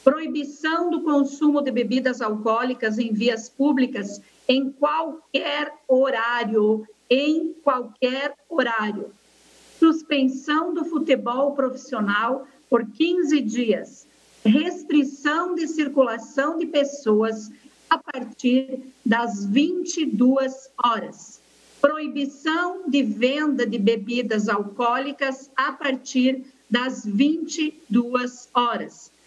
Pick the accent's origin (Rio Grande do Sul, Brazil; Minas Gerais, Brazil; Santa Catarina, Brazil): Santa Catarina, Brazil; Chapecó; Eu sou de Chapecó, eu acompanhei muito de perto a situação do Covid em nosso município.